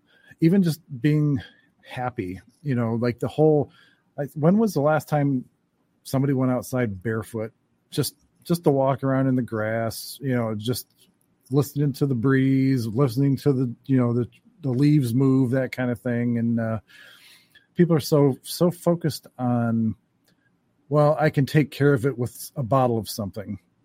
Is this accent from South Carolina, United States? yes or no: no; Cleveland, Ohio, United States; born there; When I grew up in a Southern family, and I was the first one kind of born outside of the South. I was born in Cleveland, Ohio.